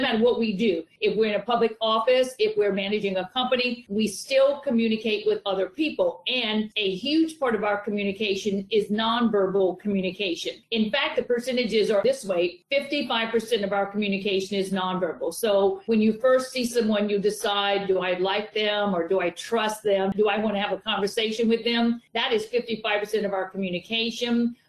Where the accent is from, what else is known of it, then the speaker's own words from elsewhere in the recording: Louisiana, United States; I'm from Louisiana, so I went to University of Louisiana Lafayette and LSU.